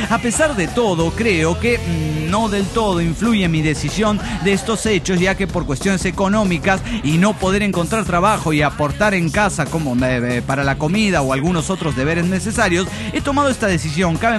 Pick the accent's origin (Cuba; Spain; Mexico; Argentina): Mexico; Cuando regresé a México me sentí algo inestable, con miedo y confundido de cómo en tan pocos años había cambiado tanto mi México lindo y querido.